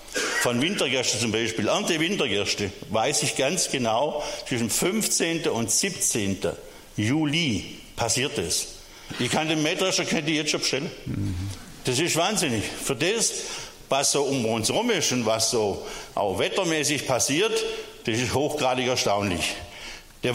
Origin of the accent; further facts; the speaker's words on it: Hahnenest, Germany; ich komme aus Hahnenest. Das ist auch in Deutschland. Und zwar so 18 Kilometer nördlich von hier. Und das Dorf hat so um die 36 Einwohner.